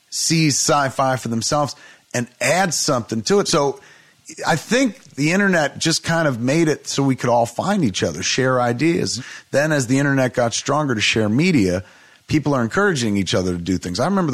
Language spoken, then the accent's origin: English; East Coast, United States; Like, because we grew up on the East Coast.